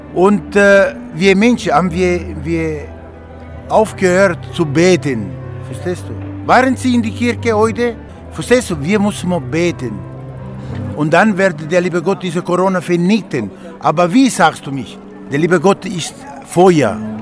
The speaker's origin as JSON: {"language": "German", "town": "Tübingen", "region": "Baden-Württemberg", "country": "Germany", "said": "Ja, wir sind aus Tübingen, ja."}